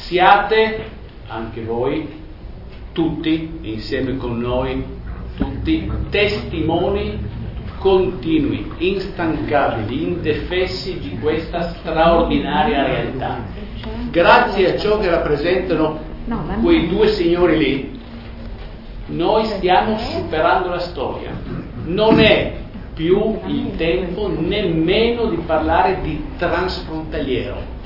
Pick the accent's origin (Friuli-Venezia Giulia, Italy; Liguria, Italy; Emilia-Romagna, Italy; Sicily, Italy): Friuli-Venezia Giulia, Italy; first language Friulian; Italian is a second language; Io parlavo quattro parole di sloveno, parlavo abbastanza bene tedesco, la mia lingua madre è il friulano, e ho imparato l'italiano.